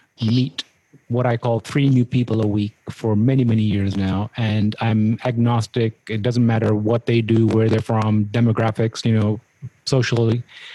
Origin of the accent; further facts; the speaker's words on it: London, United Kingdom; it's led back to the answer that I grew up in Southeast London, and I didn't have a strong support community.